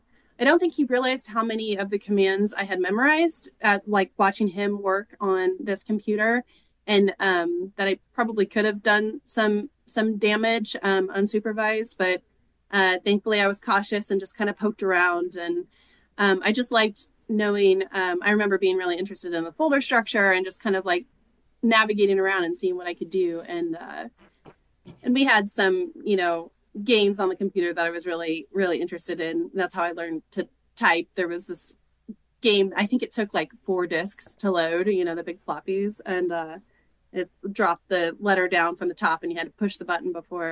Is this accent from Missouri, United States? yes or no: yes; St. Joseph, Missouri, United States; now in Kansas City, United States; I grew up in St. Joseph, and so not far away. And I moved to Kansas City with my then boyfriend